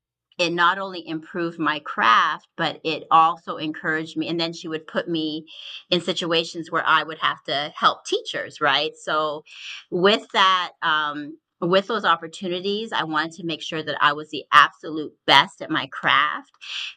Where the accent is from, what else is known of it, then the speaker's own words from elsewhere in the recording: Canada; I grew up in Canada. My parents are immigrants. So they came from India.